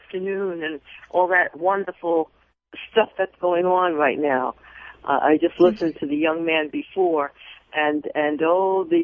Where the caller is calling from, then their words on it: New York, United States; I'm calling basically from New York